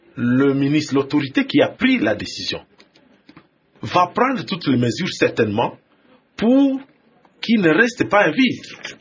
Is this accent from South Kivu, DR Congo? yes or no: no; North Kivu, DR Congo; Je viens personnellement du Nord-Kivu